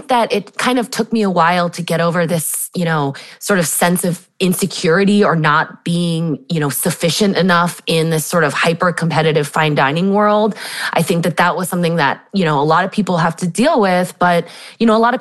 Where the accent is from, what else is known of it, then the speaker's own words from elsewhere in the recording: San Diego, California, United States; Yeah, I grew up in San Diego, California. Both of my parents teach at UC San Diego.